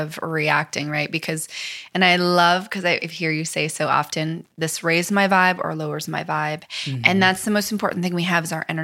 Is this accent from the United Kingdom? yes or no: no; California, United States; born there; I was like, because I was born in California.